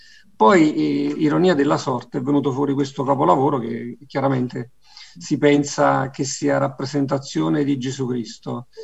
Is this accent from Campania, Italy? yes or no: yes; Campania, Italy; alla radice partenopea io che sono napoletano e ci tenevo che mio figlio questa cosa la raccontasse